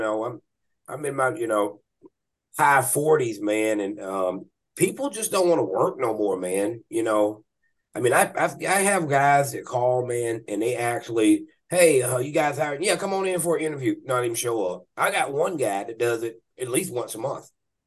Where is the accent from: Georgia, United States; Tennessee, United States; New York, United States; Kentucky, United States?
Georgia, United States; Atlanta; Hey, I'm from Atlanta, man.